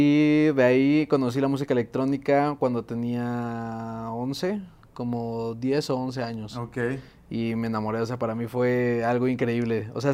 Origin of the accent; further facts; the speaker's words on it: Mexico City, Mexico; also born or lived in Guadalajara; sí, soy de aquí de la Ciudad de México, me fui a vivir a Guadalajara, pero ya estamos de retache para acá.